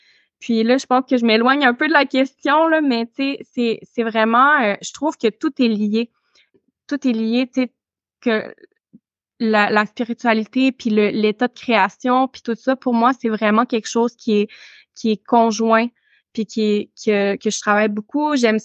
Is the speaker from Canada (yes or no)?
yes; Quebec, Canada; je suis pas uniquement autochtone, tu sais, je suis pas uniquement Huron-Wendat, tu sais, je suis québécoise